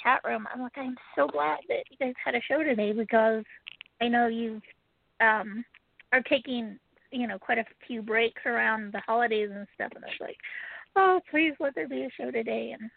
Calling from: Utah, United States; calling from Utah.

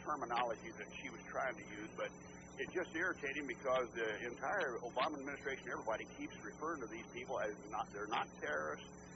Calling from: Bland, Virginia, United States; Good morning. … from Bland.

